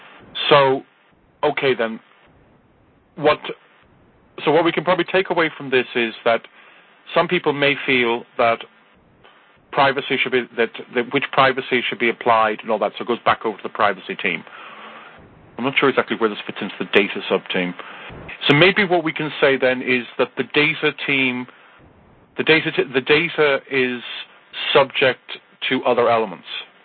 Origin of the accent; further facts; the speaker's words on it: Ireland; I'm Irish, so I can't even plead the fifth, since we don't have a fifth.